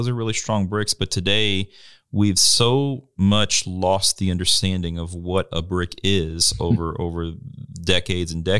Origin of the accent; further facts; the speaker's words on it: Louisiana, United States; Except Louisiana, my home state.